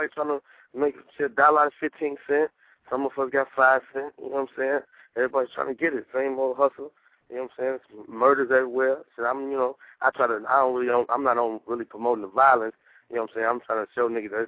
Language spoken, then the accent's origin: English; Elgin, Illinois, United States; I'm from Elgin, Illinois, like probably like 30, 40 minutes from Chicago.